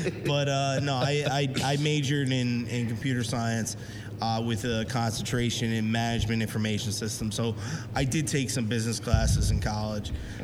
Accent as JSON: {"language": "English", "town": "Bayonne", "region": "New Jersey", "country": "United States", "tie": "born or raised there", "said": "I grew up in Bayonne, actually."}